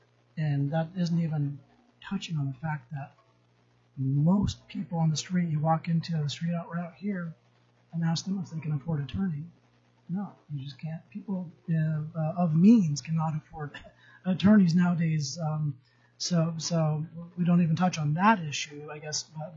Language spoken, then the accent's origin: English; Yakutat, Alaska, United States; now in Juneau, United States; I'm from Yakutat. I am an attorney. I grew up in Yakutat, but I've been a member of the Bar Association for over 20 years in the First Judicial District here in Juneau.